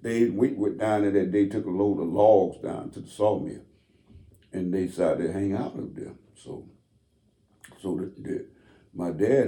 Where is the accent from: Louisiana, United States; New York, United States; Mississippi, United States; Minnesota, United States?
Mississippi, United States; When I grew up down in Mississippi, you know, I lost my dad, my mom and my dad met each other.